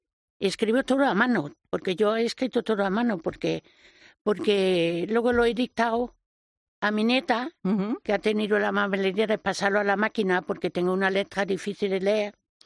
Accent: Germany; soy alemana.

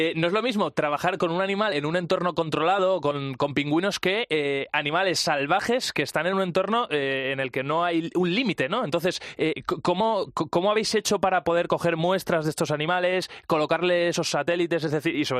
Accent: Valencia, Valencian Community, Spain; now in Madrid, Spain; soy de Valencia, aunque vivo aquí en Madrid

